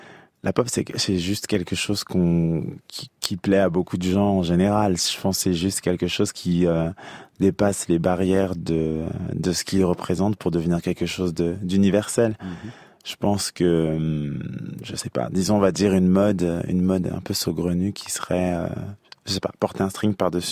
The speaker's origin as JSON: {"language": "French", "town": "Rambouillet", "region": "Île-de-France", "country": "France", "said": "Je l'ai mis chez ma mère, Rambouillet."}